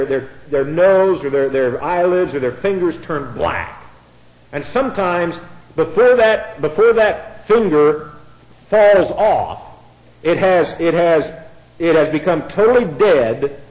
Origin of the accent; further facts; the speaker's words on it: Indiana, United States; I'm from Indiana where the air is thick, and from North Carolina, the air is thick here too.